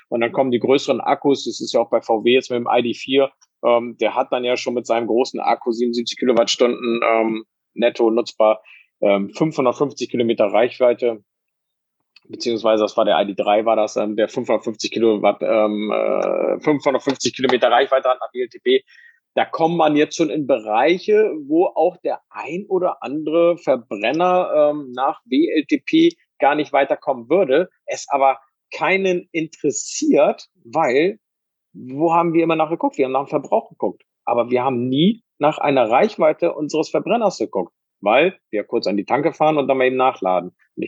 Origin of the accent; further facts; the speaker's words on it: Bremen, Germany; Also ich komme ja auch ursprünglich aus Bremen